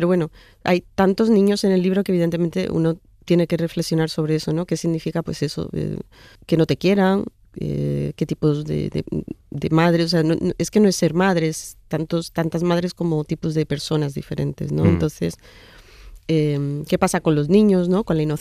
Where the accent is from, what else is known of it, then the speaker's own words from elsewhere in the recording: Seville, Andalusia, Spain; moved away as an adult; Sevilla, mi ciudad, yo realmente ya no la sé caminar. O sea, porque claro, yo soy de Sevilla, nací en Sevilla, estuve allí 20 años, pero cada vez que venía a España, venía a Málaga, donde vive mi madre.